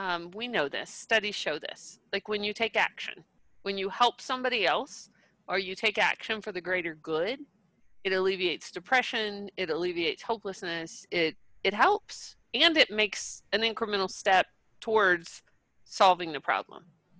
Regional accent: Texas, United States; You did hear that I was from Texas originally, right?

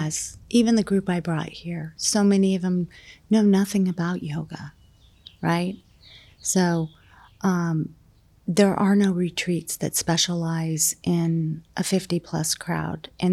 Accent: California, United States; I'm from California, so I consider the base of the spine the Mexico border, and the top of the spine the Washington border.

